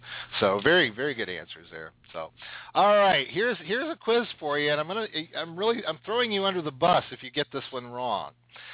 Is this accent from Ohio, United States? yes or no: yes; Columbus, Ohio, United States; So I'm from Columbus, Ohio, so I'm, you know.